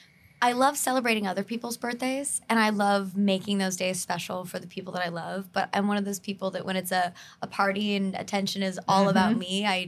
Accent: Kansas City, Missouri, United States; A long time ago, I'm from Kansas City originally.

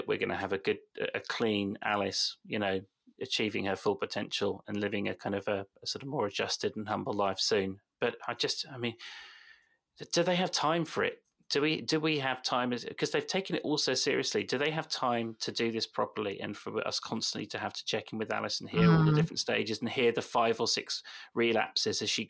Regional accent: South West England, United Kingdom; accent: West Country; My West Country accent does come on a bit

